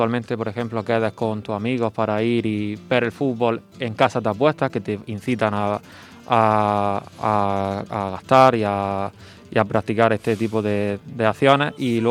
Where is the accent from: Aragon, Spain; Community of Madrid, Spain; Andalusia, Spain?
Andalusia, Spain; Almería; De Almería Capital.